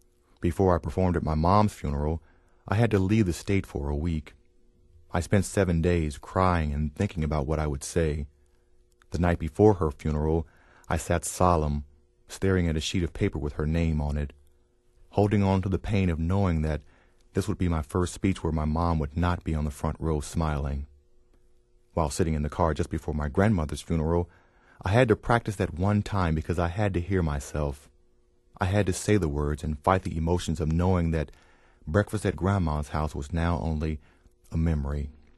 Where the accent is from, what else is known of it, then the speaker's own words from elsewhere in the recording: Little Rock, Arkansas, United States; My tour stop is always the same city, my hometown of Little Rock, Arkansas, and the audience is always the same, my family.